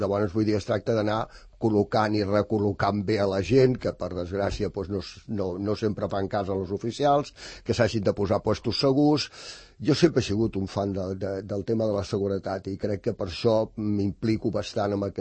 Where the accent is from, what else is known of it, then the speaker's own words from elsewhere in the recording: Rajadell, Catalonia, Spain; born there; now in Sant Cugat del Vallès, Spain; jo vaig néixer a Rajadell per una circumstància, perquè realment el meu pare era ferroviari. I llavors el van destinar a Rajadell.